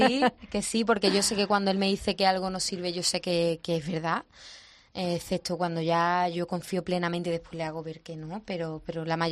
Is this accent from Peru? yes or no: no; Andalusia, Spain; Yo soy de Andalucía y llevo mi tierra muy, muy adentro